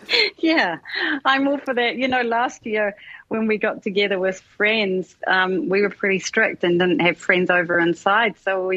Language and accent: English; Wellington, New Zealand; But yeah, Wellington. I grew up in Wellington and loved my childhood. It was a great time. I studied at Victoria. So yeah, Wellington's my home.